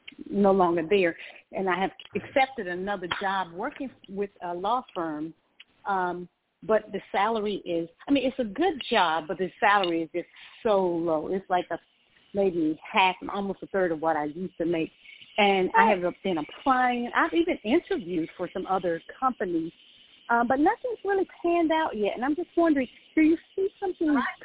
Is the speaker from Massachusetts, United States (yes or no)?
no; North Carolina, United States; now in Georgia, United States; I do have a 919 number because I'm from North Carolina, but I live in Georgia now.